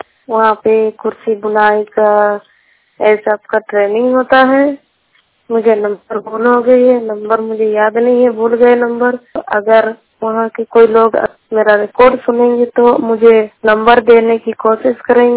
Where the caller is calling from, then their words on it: Jharkhand, India; बोल रही हूँ झारखंड से। हमारा जिला है सरायकेला खरसावां